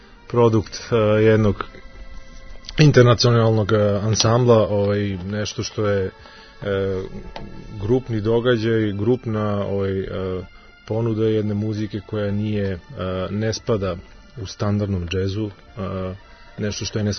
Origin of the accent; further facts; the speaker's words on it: Skopje, Skopje Statistical Region, North Macedonia; moved away as an adult; Ja sam inače iz Skoplje, iz Makedonije, otišao u Amsterdam da studiram džez kompoziciju i aranžiranje.